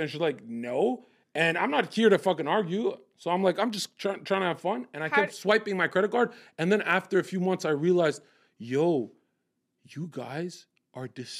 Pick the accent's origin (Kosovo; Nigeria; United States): Kosovo; moved away; Kosovo. Oh, I'm from a war zone.